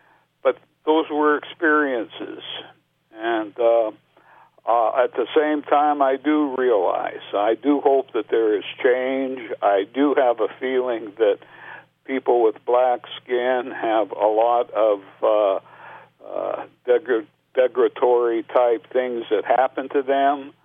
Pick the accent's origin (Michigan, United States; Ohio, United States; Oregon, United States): Oregon, United States; Portland; also born or lived in Chicago; I grew up in many different places, mostly in Portland, but I also lived on the outskirts of Chicago and a few other places